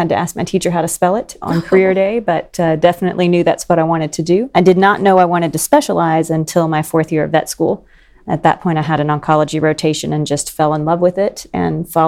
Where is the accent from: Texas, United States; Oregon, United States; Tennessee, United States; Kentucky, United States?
Tennessee, United States; So I'm originally from Tennessee, went to vet school at UT Knoxville